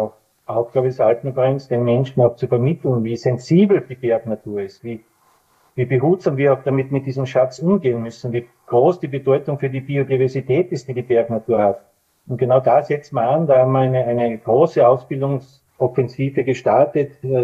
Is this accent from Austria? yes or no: yes; Styria, Austria; beginnt in meiner Kindheit in der Obersteiermark, in der ich ganz viel Zeit auf den Almen verbringen durfte, in den Bergen verbringen durfte